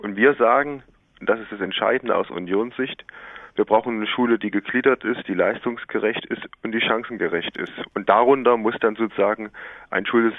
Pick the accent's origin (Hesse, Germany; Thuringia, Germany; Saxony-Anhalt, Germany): Thuringia, Germany; Das ist Sachsen, das ist Thüringen, wo ich herkomme, Bayern und Baden-Württemberg.